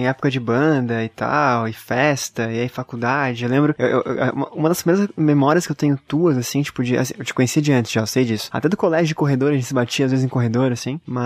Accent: Florianópolis, Santa Catarina, Brazil; also born or lived in Curitiba; 33 anos também, que nem o Schmidt. Nasci em Curitiba, moro em Floripa desde pequeno, então meu sotaque é mais aqui do que de Curitiba, bem mais.

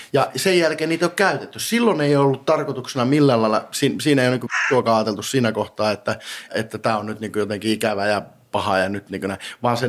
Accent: Rovaniemi, Lapland, Finland; kun Lappi on Lappi, Rovaniemi on Rovaniemi ja minä olen rovaniemeläinen ja me olemme Suomessa

